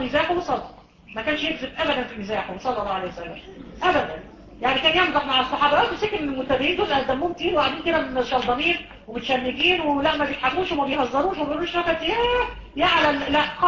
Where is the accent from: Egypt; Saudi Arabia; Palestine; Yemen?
Egypt; او المشهور عندنا في مصر اللي هي مش عارفه تحول ابريل